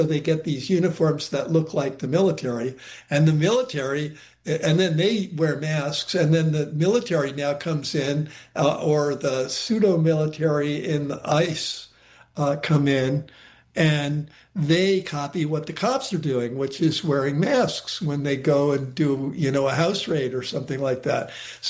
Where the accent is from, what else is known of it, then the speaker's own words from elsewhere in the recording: Connecticut, United States; Connecticut, my home state